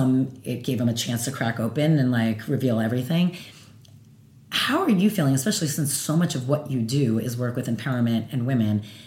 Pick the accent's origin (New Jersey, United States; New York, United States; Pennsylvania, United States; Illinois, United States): New Jersey, United States; look, I'm from Jersey. Like, I curse a lot. I say it like it is.